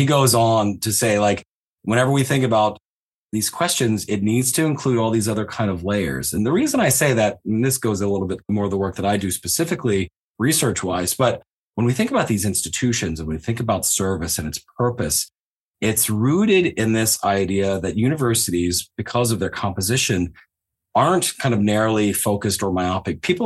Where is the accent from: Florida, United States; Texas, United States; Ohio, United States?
Ohio, United States; So I grew up in Southern Ohio, kind of rural Appalachia.